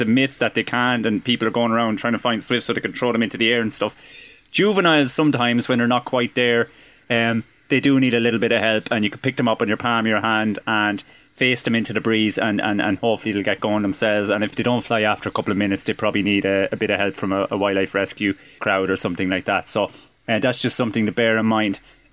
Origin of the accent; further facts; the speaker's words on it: Mountmellick, County Laois, Ireland; now in Mountrath, Ireland; The two times I seen swifts in the last couple of days was in Mount Rath, where I live nearby, and also my hometown in Mount Mellick, which is a hotspot for swifts in County Leash.